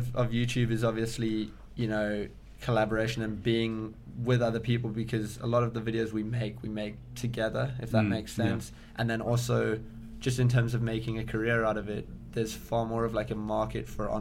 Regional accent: South Africa; As a South African, that's kind of like, it always gives you something to talk about because, you know, we're not used to the cold

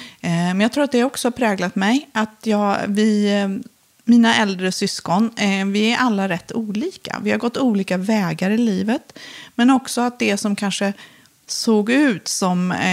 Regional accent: Filipstad, Värmland, Sweden; Min uppväxt var ju... Jag växte upp i Filipstad.

